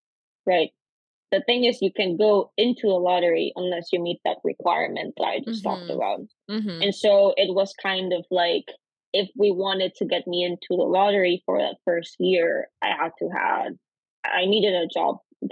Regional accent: Costa Rica; now in United States; I am an international, or I guess I was an international student. I'm originally from Costa Rica, born and raised. And so I came to UNC with something that's called like an F1 visa.

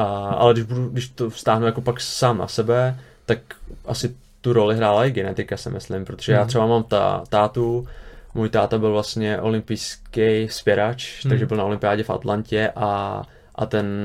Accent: Sokolov, Karlovy Vary Region, Czechia; já jsem vyrostl v Sokolově a v Sokolově jsem třeba chodil hrát i 3 zápasy za víkend

